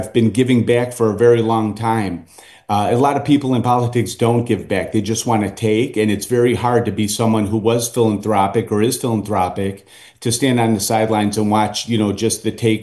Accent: Cicero, Illinois, United States; So essentially, I grew up in Cicero, Illinois, which is a very difficult place to grow up.

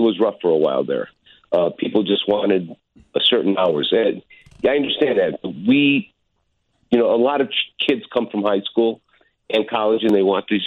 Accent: Chicago, Illinois, United States; I'm from Chicago. The origin is of Greek.

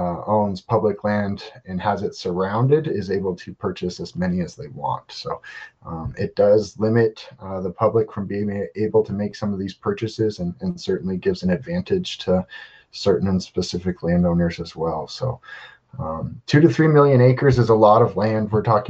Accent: United States; So I say us as American citizens, this is not a political issue in my mind at all. This is an American issue.

